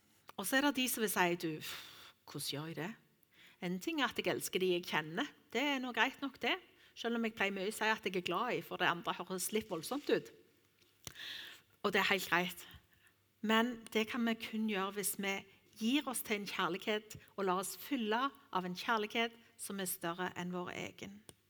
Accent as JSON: {"language": "Norwegian", "region": "Rogaland", "country": "Norway", "tie": "born or raised there", "said": "Og jeg har vokst opp på Jæren, og der synes vi det hørtes litt voldsomt ut."}